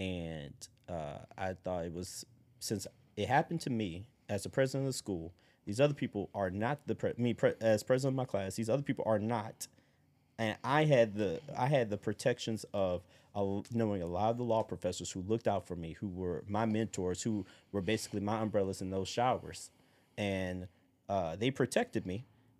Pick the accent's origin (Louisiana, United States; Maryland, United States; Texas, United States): Louisiana, United States; Baton Rouge; now in New Orleans, United States; Yeah, look, I'm from Baton Rouge. This is New Orleans. There's a lot of similarities between the two.